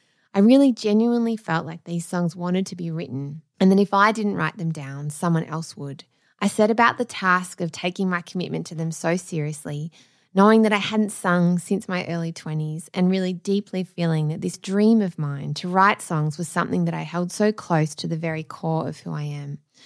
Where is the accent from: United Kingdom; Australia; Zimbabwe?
Australia; Melbourne, Victoria; toured my music both here in my hometown, Melbourne, Australia